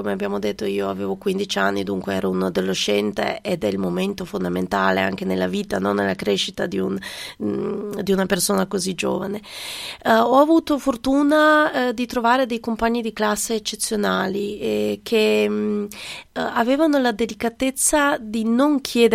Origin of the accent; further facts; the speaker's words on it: Sarajevo, Federation of Bosnia and Herzegovina, Bosnia & Herzegovina; now in Trieste, Italy; sono più gli anni che ho vissuto qua a Trieste che non nella mia città natale. Però la vera guerra forse era cominciata proprio quando sono arrivata a Trieste, perché mentre ero a Sarajevo